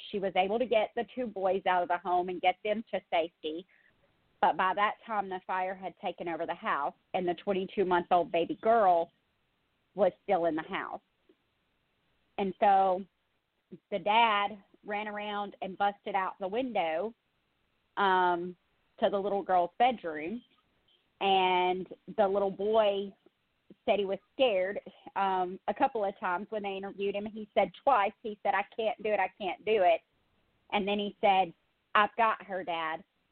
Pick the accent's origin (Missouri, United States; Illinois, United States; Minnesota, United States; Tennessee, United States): Tennessee, United States; it comes from my home state of Tennessee.